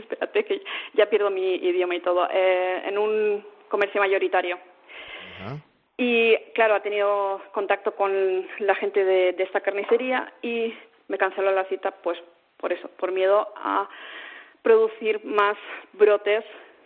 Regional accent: Balearic Islands, Spain; now in Bielefeld, Germany; Yo vengo de Mallorca.

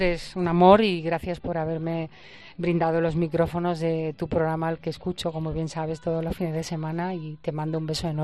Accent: Málaga, Andalusia, Spain; yo cuando era chica había un programa en Málaga de radio que se llamaba Cancionero.

